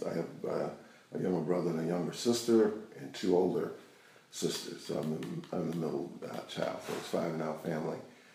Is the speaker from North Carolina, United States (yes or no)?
yes; East Spencer, North Carolina, United States; I grew up there in East Spencer. Went to segregated schools all the way through, 1 through 12.